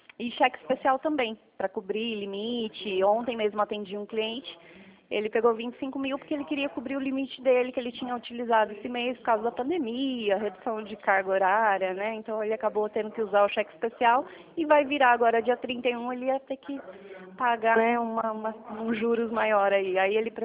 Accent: São Roque, São Paulo, Brazil; Sim, sou aqui de São Roque.

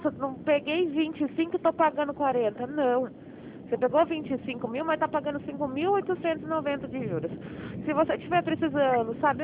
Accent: São Paulo, Brazil; Não, eu sou do estado de São Paulo

